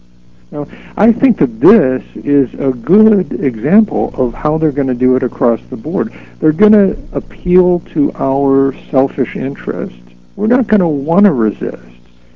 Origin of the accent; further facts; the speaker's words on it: Chicago, Illinois, United States; You know, Dr. Stan, I visit Chicago a lot. That's my hometown.